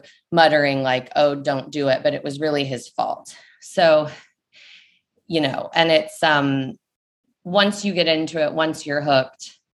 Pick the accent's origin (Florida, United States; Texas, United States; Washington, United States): Texas, United States; Dallas; I grew up in Dallas, went to UT Austin